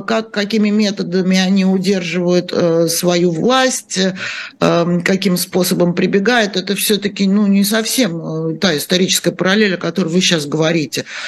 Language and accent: Russian; Moscow, Russia; Я же сама москвичка и много-много-много лет прожила в этом городе